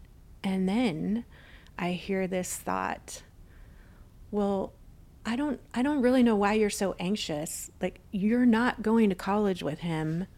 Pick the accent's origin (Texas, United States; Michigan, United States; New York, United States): Texas, United States; And I'd never been to that part of the country. I grew up in Texas, you know, and so being in Alaska, I felt like I was looking at creation through a focused camera lens.